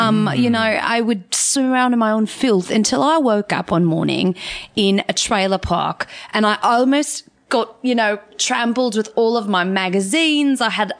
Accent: Tasmania, Australia; I'm actually from Tasmania.

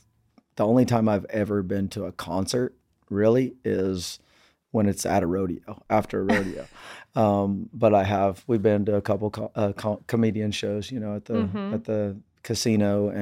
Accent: Kansas, United States; now in Texas, United States; Well, I'm actually from Kansas originally.

